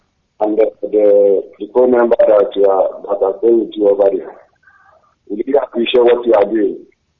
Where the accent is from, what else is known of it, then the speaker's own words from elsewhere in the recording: Umuoji, Anambra, Nigeria; I'm from Umoji, Anambra State.